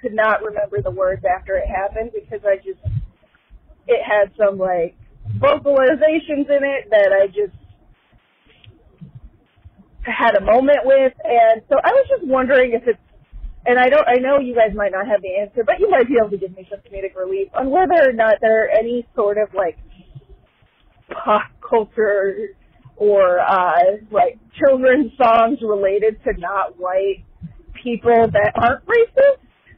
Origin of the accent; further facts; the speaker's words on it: Pacific Northwest, United States; but I grew up in the Pacific Northwest going to powwows and things there